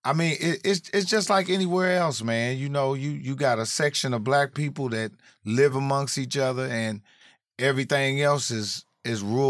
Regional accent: Indianapolis, Indiana, United States; Indianapolis, yeah. Indianapolis. I'm from Naptown.

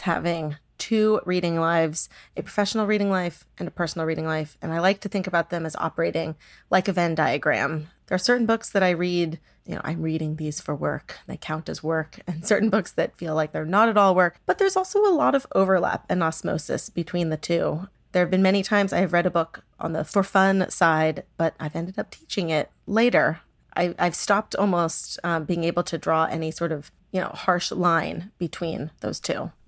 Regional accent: San Diego, California, United States; born or raised there

